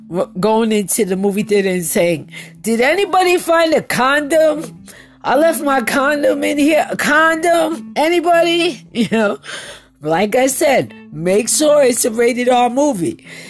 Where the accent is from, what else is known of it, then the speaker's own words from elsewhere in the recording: New York, United States; I'm sorry, I'm from New York. I can't say Oz.